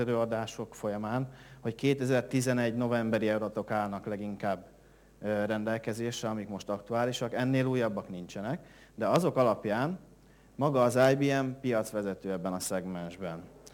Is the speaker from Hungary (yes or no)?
yes; Veszprém, Veszprém County, Hungary; pont itt Veszprémben kezdtem el a tanulmányaimat, villamosmérnöki karom, és annak idején, hát természetesen veszprémi gyerekként nőttem föl itt helyben.